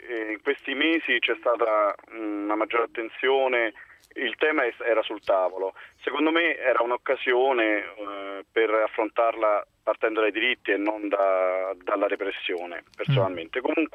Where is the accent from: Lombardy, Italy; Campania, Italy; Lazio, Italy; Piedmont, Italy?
Lazio, Italy; Rome; sono di Roma, appunto, ho 39 anni, sono gay e di sinistra.